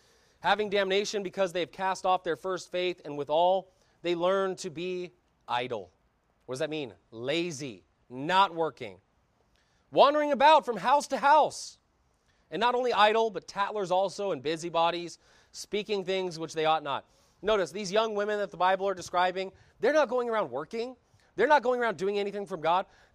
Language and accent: English; Pacific Northwest, United States; You know, I grew up in the Northwest